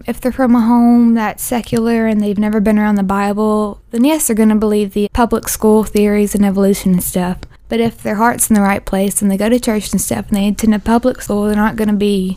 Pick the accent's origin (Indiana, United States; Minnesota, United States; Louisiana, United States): Louisiana, United States; Lake Charles; From Lake Charles, Louisiana.